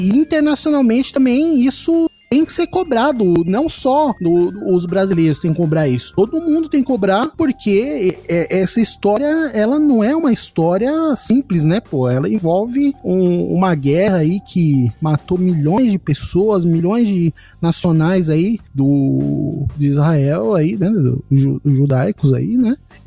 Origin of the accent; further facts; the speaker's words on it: Brazil; nós somos brasileiros, os que tem, né, o mínimo de senso, de razão, estão cobrando a respeito dessas declarações